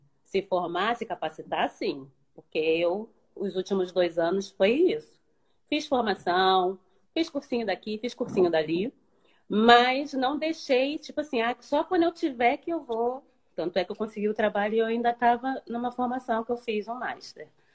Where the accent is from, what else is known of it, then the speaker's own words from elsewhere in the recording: Brazil; Ah, porque eu sou brasileira e trabalhar em tal lugar não vão me aceitar